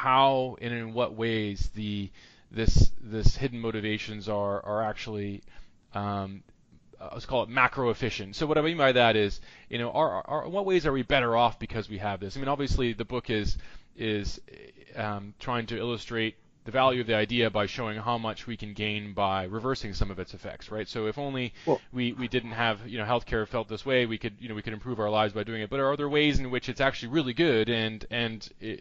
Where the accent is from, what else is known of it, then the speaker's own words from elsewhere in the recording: Canada; now in United States; I'm from Canada originally, where, of course, a very different system than here in the United States, where I've lived for 7 years.